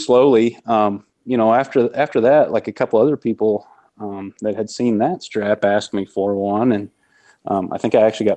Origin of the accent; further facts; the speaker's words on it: Reelsville, Indiana, United States; now in Amory, United States; I was born and raised in Indiana.